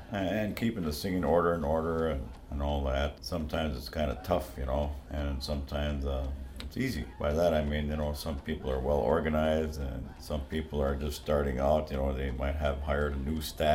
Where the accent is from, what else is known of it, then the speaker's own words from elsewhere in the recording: Hinckley, Minnesota, United States; the Hinckley area, enrolled in Mille Lacs. Grew up around here, grew up speaking my language. It was my first language, and then attended all of our ceremonies as I was growing up.